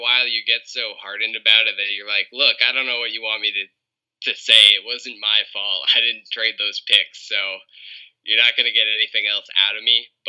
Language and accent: English; Portland, Maine, United States; so I went to college in Boston, but before that, I grew up in Portland, Maine.